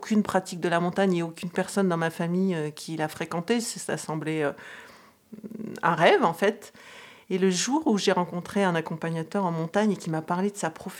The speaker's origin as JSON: {"language": "French", "region": "Grand Est", "country": "France", "tie": "born or raised there", "said": "Moi, j'ai grandi en Champagne, donc pas du tout dans les montagnes, enfin la montagne de Reims, mais c'est une petite montagne."}